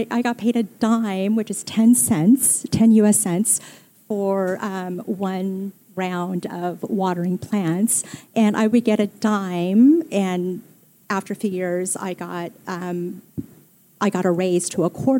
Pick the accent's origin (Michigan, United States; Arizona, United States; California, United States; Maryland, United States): California, United States; I usually say Southern California. Sometimes I say rural Southern California.